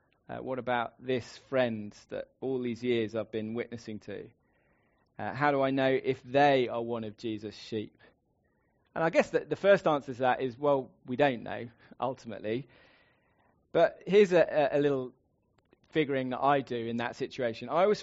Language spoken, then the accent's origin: English; England, United Kingdom; because I'm an Englishman, protection means an umbrella.